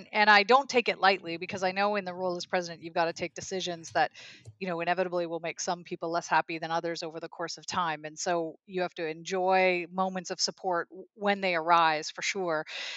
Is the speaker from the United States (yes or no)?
no; Saskatchewan, Canada; born there; I was born in Saskatchewan, so that gives me a kind of grassy start.